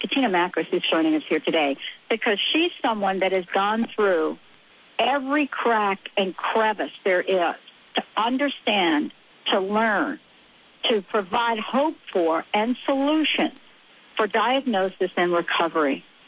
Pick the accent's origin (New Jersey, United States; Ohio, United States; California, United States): New Jersey, United States; well, I'm from New Jersey.